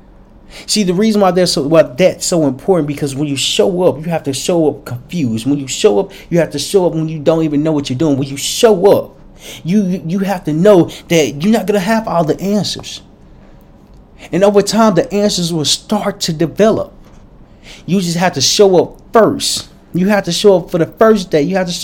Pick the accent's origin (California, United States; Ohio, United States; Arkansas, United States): Arkansas, United States; Little Rock; And so I'm from Little Rock, Arkansas. Back in Little Rock, Arkansas, we've never had MREs.